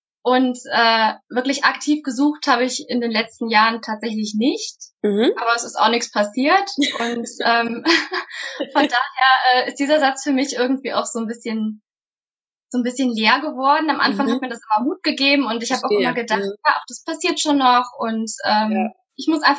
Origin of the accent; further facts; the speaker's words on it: North Rhine-Westphalia, Germany; Also momentan pendle ich sehr viel zwischen Münster und meinem Heimatdorf. Und das Referendariat würde ich ganz gerne dann hier in der Nähe am Niederrhein irgendwo machen.